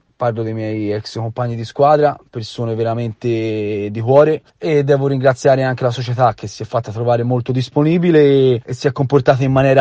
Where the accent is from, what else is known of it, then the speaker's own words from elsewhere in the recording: Pontassieve, Tuscany, Italy; se riuscirò a vincere un campionato a Pontassieve, anche se ad ora, come si suol dire, dai, sono di contorno, e però ci tengo, è la squadra del mio paese